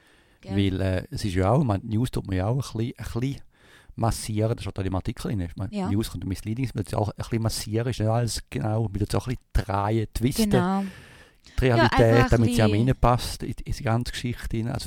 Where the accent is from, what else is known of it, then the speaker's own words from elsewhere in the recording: Switzerland; Also wir sind schon extrem tagesschaulastig aufgewachsen in der Schweiz